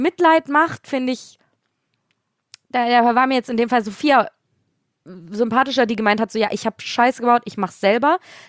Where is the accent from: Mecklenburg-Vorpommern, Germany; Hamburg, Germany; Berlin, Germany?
Hamburg, Germany; Das ist meine alte Heimatstadt, ne?